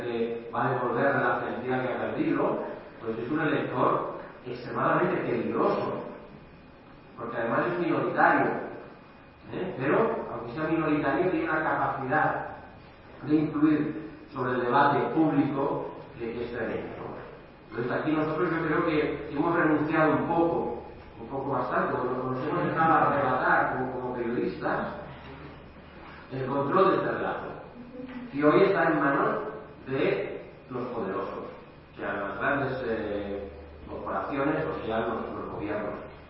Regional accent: Catalonia, Spain; Y yo soy catalán

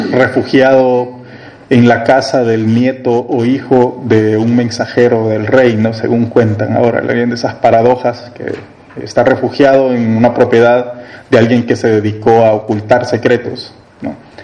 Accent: El Salvador; yo vengo de El Salvador, del periódico digital El Faro

